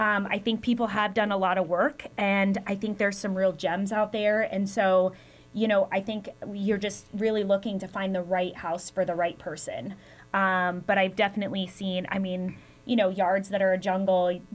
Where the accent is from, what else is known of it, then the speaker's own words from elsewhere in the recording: Delta Junction, Alaska, United States; I am born and raised in Delta, yes, yes.